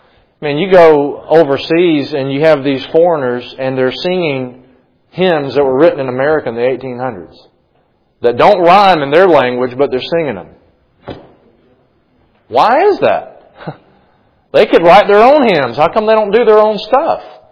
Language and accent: English; United States; Not because I'm a Christian, but because I'm an American. And I like to eat hot dogs and hamburgers on July 4th.